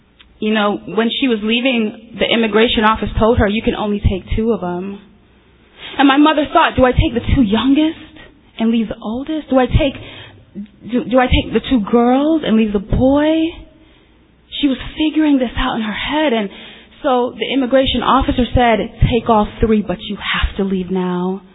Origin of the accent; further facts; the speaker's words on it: New York, United States; English is a second language; also born or lived in abroad; old in 1979 when I came, so there is no accent. You will not detect anything. You know, I remember growing up in New York, my mother would say to me, she discouraged us from having an accent.